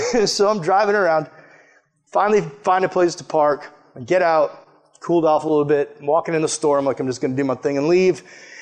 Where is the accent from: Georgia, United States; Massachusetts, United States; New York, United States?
Massachusetts, United States; he does not like that I'm from Cape Cod, and he lets me know.